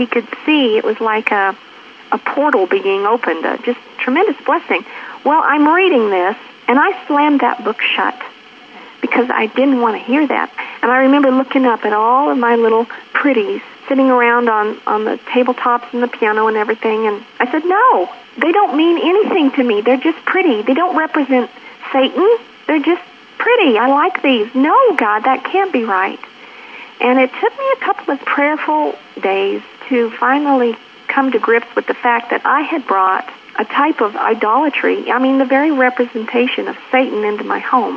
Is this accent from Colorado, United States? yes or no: yes; Cortez, Colorado, United States; I'm from Cortez, Colorado.